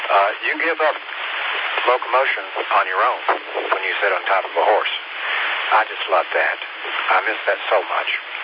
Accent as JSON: {"language": "English", "region": "Tennessee", "country": "United States", "tie": "born or raised there", "said": "In my hometown, on top of a mountain that's within the city limits, Bays Mountain, B-A-Y-S."}